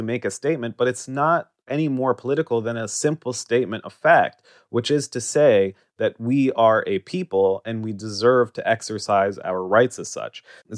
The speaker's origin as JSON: {"language": "English", "region": "Jerusalem", "country": "Palestine", "tie": "born or raised there", "said": "Oftentimes something as benign as saying, I'm from Jerusalem, which I am, I grew up in Jerusalem, is viewed as a political statement rather than a statement of fact"}